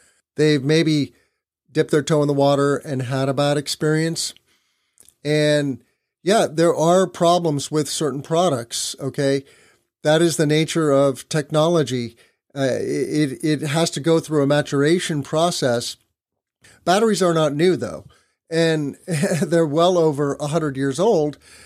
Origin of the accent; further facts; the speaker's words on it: Illinois, United States; There is new legislation in the works here in Illinois, in my home state.